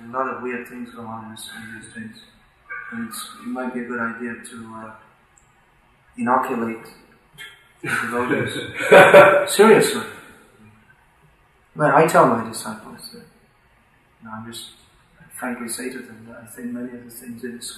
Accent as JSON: {"language": "English", "country": "Ireland", "said": "I'm Irish and proud of it."}